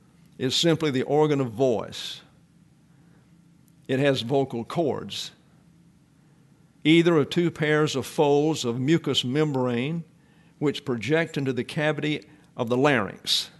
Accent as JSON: {"language": "English", "region": "Deep South", "country": "United States", "tie": "born or raised there", "said": "That was establishment concepts back when I was growing up in the Deep South."}